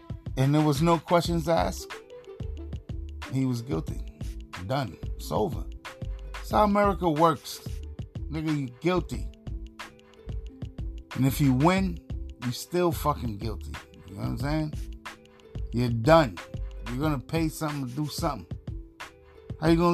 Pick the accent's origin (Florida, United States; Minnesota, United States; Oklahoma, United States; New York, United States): New York, United States; I'm an Eastern Seaboard type of guy. Born and raised in New York, like I said.